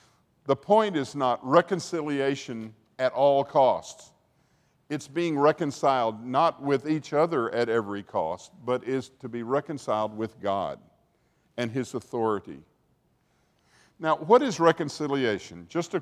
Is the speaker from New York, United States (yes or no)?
no; Arkansas, United States; When I went to Vanderbilt, I had a scholarship to go there, and I was from Southwest Arkansas.